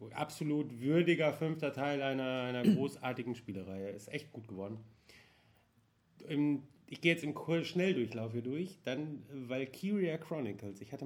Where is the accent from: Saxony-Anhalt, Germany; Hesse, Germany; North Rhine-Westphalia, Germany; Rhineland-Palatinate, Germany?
North Rhine-Westphalia, Germany; Das Bördeland, das landwirtschaftlich beackerte Land zwischen, naja, Gesegrund und Soest. Das ist die Soester Börde.